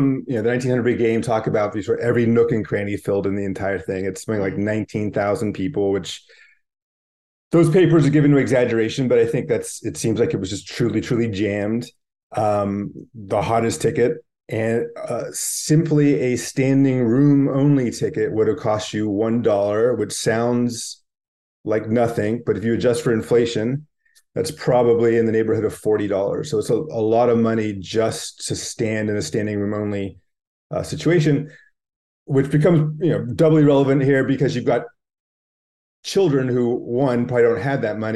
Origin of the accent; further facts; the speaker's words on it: California, United States; I'm a history buff. I'm a sports buff. I grew up in the Bay Area and I'd never heard anything like this.